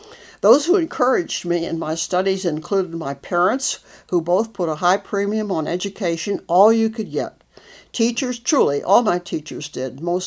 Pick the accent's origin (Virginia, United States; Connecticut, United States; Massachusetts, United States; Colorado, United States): Virginia, United States; McLean; also born or lived in Washington, D.C.; I was born in Washington, D.C. on June the 14th, 1924. And in the years 1924 through 1935, I lived in McLean, Virginia, in the family home on an 11-acre piece of land